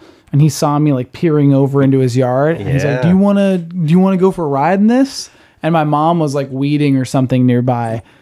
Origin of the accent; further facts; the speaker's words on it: Seattle, Washington, United States; I grew up in Seattle, Washington, and next door, my neighbor's name was John, and he was a pilot.